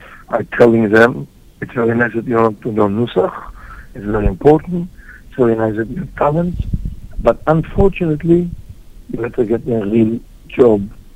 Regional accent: Tel Aviv, Tel Aviv District, Israel; moved away as an adult; But I was raised in Tel Aviv for 13 years. And then I went to Yeshivot, to Kultura in Yerushalayim, Be'er Yaakov, and Konvent in Bnei Brak. Then I did the army, my service, and then I left to Canada in 1978.

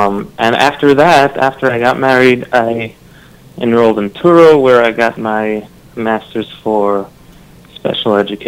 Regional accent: Brooklyn, New York, United States; So I was born in Borough Park, a shtetl in Brooklyn, New York, and I was also raised there. And, born and raised, and still I am Hasidish

